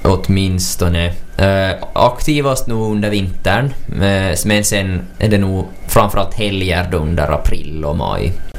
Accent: Ostrobothnia, Finland; som österbottning och jag tror som lite hela svensk Finland lider av det här

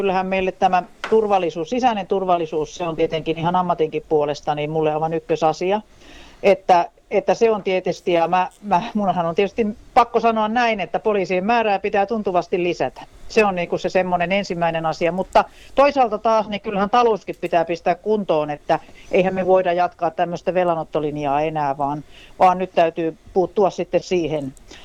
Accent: Kauhava, South Ostrobothnia, Finland; moved away as an adult; also born or lived in Lapua; now in Vaasa, Finland; syntyisin Lapualta itse asiassa, mutta tietenkin lapsuuteni ja nuoruuteni elänyt Kauhavalla maatalossa. Tulin tänne Vaasaan vuonna 1992 keväällä

